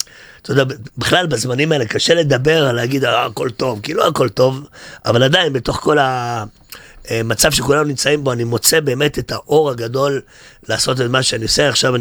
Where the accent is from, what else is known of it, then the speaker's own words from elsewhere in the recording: Jerusalem, Jerusalem District, Israel; גדלתי בגבעה הצרפתית בירושלים